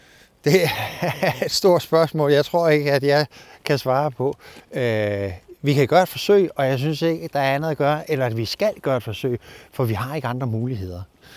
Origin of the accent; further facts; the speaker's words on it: Central Denmark Region, Denmark; Jeg kommer fra Vestjylland. Der boede fordelingen af menneskerne helt anderledes.